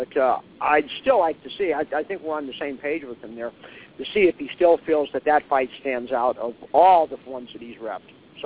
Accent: Akron, Ohio, United States; the one time I got to meet Steve was when he was here in my hometown in Akron back, I believe, 2004

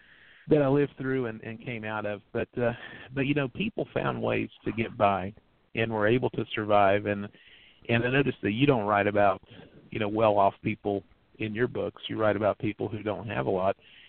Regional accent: Virginia, United States; You know, I was raised in Southwest Virginia, just a little corner of the state that was kind of tucked between Eastern Kentucky and West Virginia. Came from a long line of coal miners, grew up in a holler in an old model house trailer

